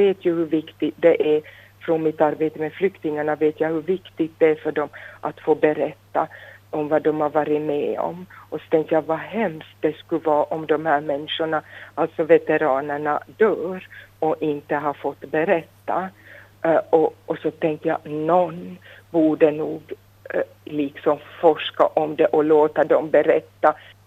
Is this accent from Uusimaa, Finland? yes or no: no; Vaasa, Ostrobothnia, Finland; där jag stod på gården hemma i Sundom och tänkte oj vad lugnt och skönt